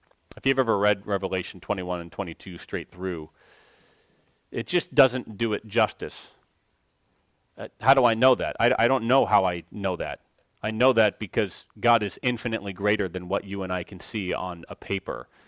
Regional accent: California, United States; I'm technically from California.

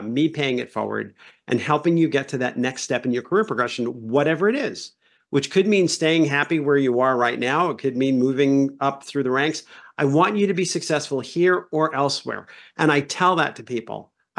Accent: Brooklyn, New York, United States; I grew up in New York in the 1970s in Brooklyn. I mean, I don't come from a rose-colored glasses background

